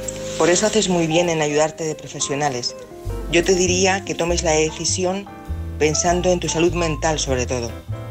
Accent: Madrid, Community of Madrid, Spain; de Madrid.

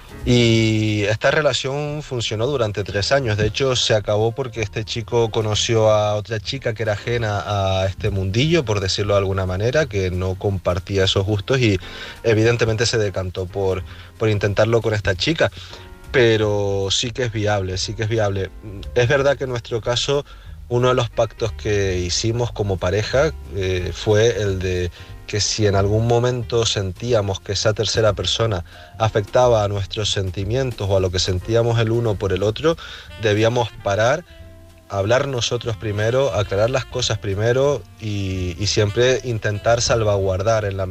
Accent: Tenerife, Canary Islands, Spain; de Tenerife.

